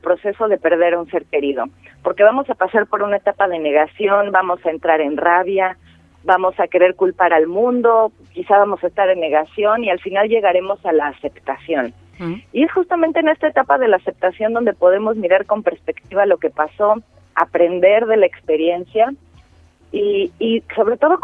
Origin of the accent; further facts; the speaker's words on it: Mexico; now in Buenos Aires, Argentina; Como habrán notado por mi acento, soy mexicana, radicada en Buenos Aires.